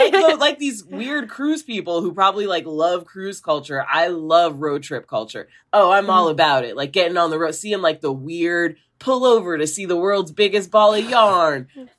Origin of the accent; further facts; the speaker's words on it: Midwest, United States; I'm a big road trip person. Like, I am from the Midwest. I love driving.